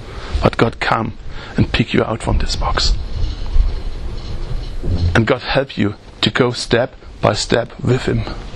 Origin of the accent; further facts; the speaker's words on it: East Germany, Germany; English is a second language; significant moment for me, that I recognized, hey, I grew up in the east part of Germany.